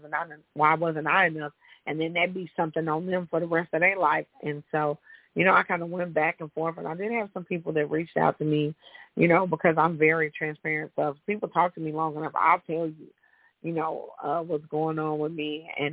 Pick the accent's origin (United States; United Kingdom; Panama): United States; Chicago, Illinois; Growing up in Chicago, I was a dark-skinned, thick girl, heavy-set, big girl.